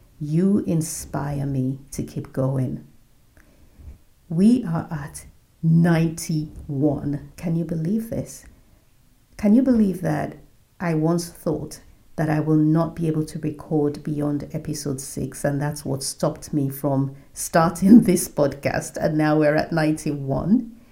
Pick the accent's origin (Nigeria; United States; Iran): Nigeria; my focus is currently Africa, and I'm starting with my home country, Nigeria.